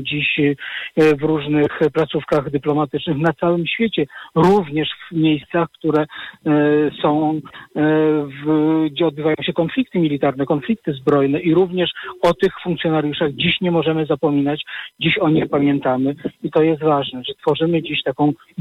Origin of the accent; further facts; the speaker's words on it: Radom, Masovian Voivodeship, Poland; to jest moje miasto, to jest miasto, w którym się urodziłem, w którym się wychowałem, w którym dorastałem i to jest miasto, w którym chciałbym spędzić również jesień mojego życia